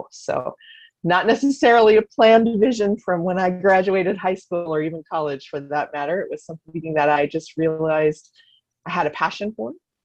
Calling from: Farmington, Minnesota, United States; I'm tuning in from Farmington, Minnesota, which is just south of St. Paul.

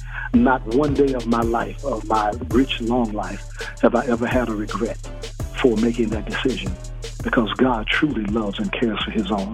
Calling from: Chicago, Illinois, United States; I'm calling you from Chicago, Illinois.

